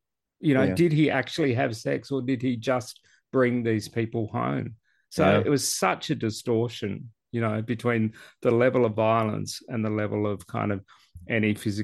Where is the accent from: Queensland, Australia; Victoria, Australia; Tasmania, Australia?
Tasmania, Australia; So I grew up in Tasmania